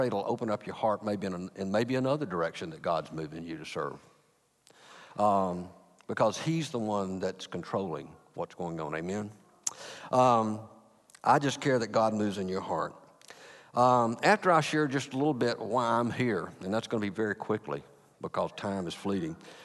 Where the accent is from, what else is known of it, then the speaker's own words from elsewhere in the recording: Atlanta, Georgia, United States; And when we grew up in the South, I don't know if it's true out here in California, this is a true story.